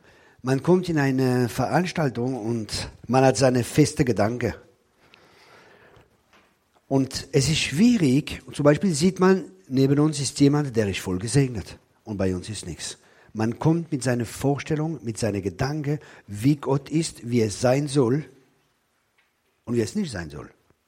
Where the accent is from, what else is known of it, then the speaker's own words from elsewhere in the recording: Grand Est, France; German is a second language; Ich komme aus dem Elsass, aus dem verheißenen Land. Das Land, wo Sauerkraut und Bier fließt.